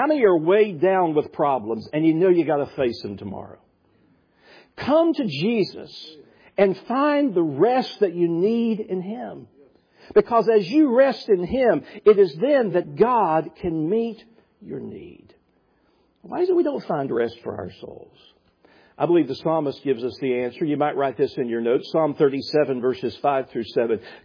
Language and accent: English; the South, United States; It holds my I'm from the South. It holds my innards in.